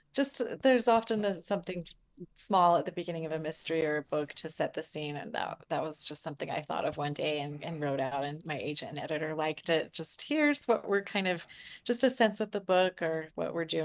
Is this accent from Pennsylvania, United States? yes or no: no; Utah, United States; I grew up in Southern Utah, so that's been a delight to revisit.